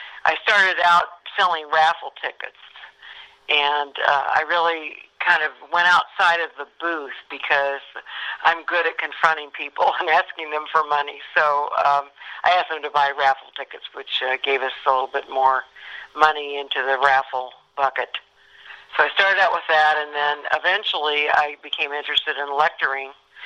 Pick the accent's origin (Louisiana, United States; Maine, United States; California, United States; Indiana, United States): Indiana, United States; Indianapolis; born there; I was born in Indianapolis at Coleman Hospital downtown.